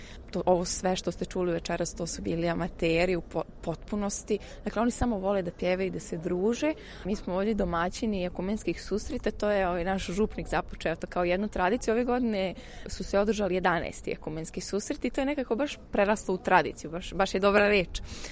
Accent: Prijedor, Republika Srpska, Bosnia & Herzegovina; now in Belgrade, Serbia; Ja inače uopšte nisam iz Srbije. Ja dolazim iz Prijedora, iz Bosne i Hercegovine, a eto, nekako me put nanio u Beograd

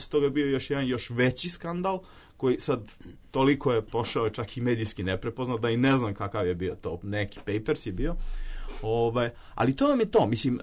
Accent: Obrenovac, Belgrade, Serbia; Dakle, ako ste sa periferije, a evo ja jesam, ja dolazim iz Obrenovca

